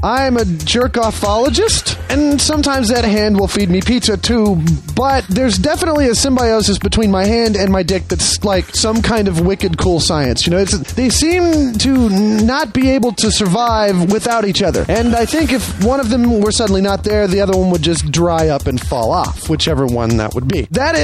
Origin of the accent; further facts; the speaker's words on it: Australia; now in Canada; I am an Australian, and I've recently moved to Canada.